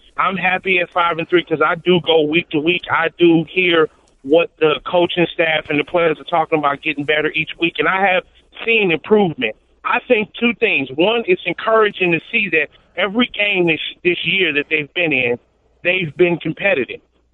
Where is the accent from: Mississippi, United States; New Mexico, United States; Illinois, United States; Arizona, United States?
Illinois, United States; Chicago; I'm from the South Side. I'm from Riverdale. So, you know, I'm a White Sox fan.